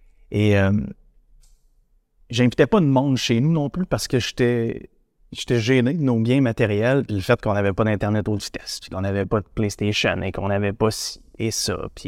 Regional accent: Percé, Quebec, Canada; Donc, j'ai grandi à Percé, en Gaspésie, un beau village. Écoutez, un majestueux village au bord de l'océan, dans le fond de la Gaspésie.

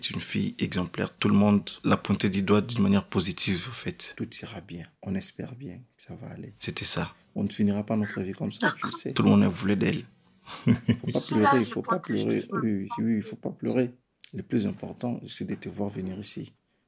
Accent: DR Congo; je viens de la République démocratique du Congo, RDC.

